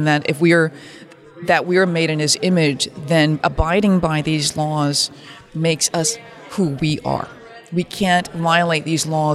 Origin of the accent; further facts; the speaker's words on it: Minneapolis, Minnesota, United States; I am from Minnesota, just like you. I hail from South Minneapolis